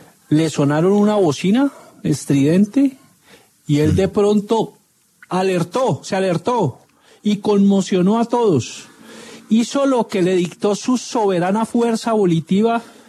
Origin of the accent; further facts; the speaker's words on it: Zarzal, Valle del Cauca, Colombia; Sí, de Bugalagrande, eso es cerca de ahí de donde yo soy. Ahí es Zarzal.